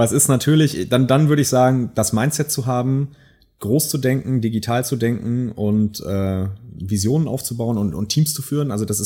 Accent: North Rhine-Westphalia, Germany; ich bin ja selber Münsterländer, ja. Urmünsterländer

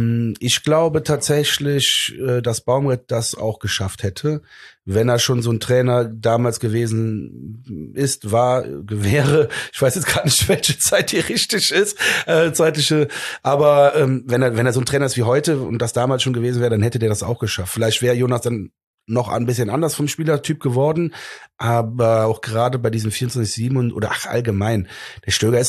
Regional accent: Cologne, North Rhine-Westphalia, Germany; Also für mich als Kölner ist er eine Legende.

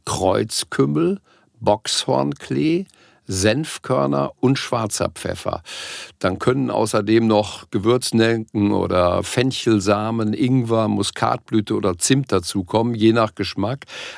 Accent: North Rhine-Westphalia, Germany; als Ruhrpottler

